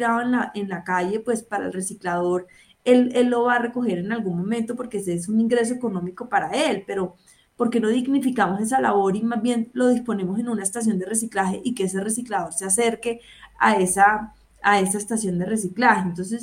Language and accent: Spanish; Colombia; Como colombiano, yo soy el primer actor, como consumidor, el primer actor en la cadena que tengo que separar el material